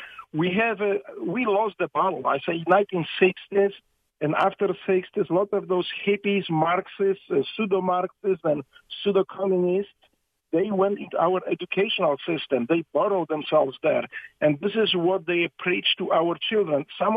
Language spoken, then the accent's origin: English; United States; I'm saying we because I am American. I am not something American. I am not hyphen American. I am an American and proud.